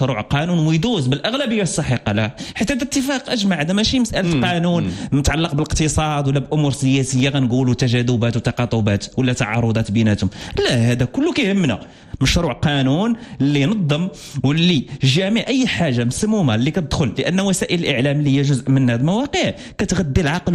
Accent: Morocco; انا وطالب كمغربي

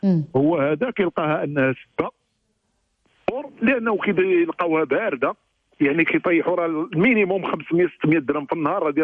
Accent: Morocco; اللي كيوسخ وجهنا كمغاربه

